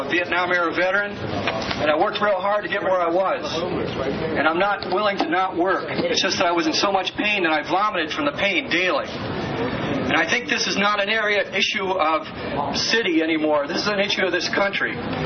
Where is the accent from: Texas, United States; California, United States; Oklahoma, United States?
California, United States; I'm from Orange County